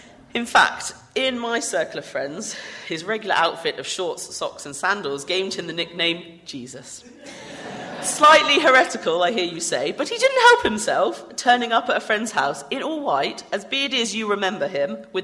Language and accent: English; Poole, South West England, United Kingdom; Growing up in Poole, we had lots of chances to visit the beach.